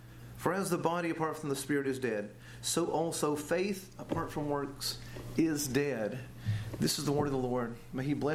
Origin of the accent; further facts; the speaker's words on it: Georgia, United States; I'm from North Georgia.